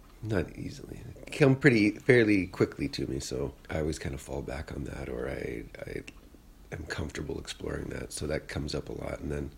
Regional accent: Bowmanville, Ontario, Canada; also born or lived in Iqaluit, Canada; We're currently in Bowmanville, Ontario, where I live, although I'm originally from Iqaluit, Nunavut, and I'd say my practice is based out of the north.

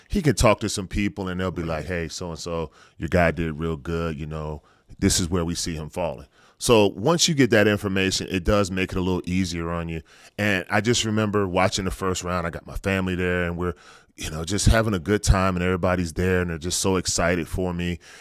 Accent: the South, United States; Yeah, I'm from the South. I'm a country boy. That weather was just too much.

